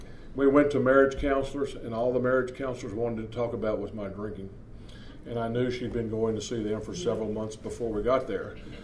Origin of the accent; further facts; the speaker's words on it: Tennessee, United States; I didn't like the reputation that some lawyers had in my hometown. My hometown was dry, and they hung out in Johnson City where the university was